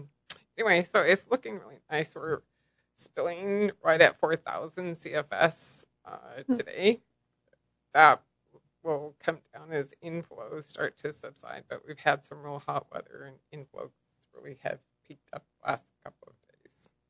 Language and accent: English; Montana, United States; I'm from Montana. I always say it's God's country